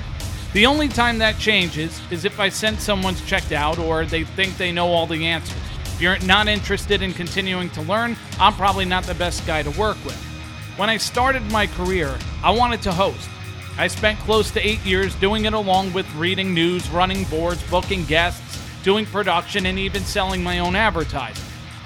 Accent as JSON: {"language": "English", "region": "New York", "country": "United States", "tie": "born or raised there", "said": "I was offered a chance to produce for my hometown radio station, WFAN."}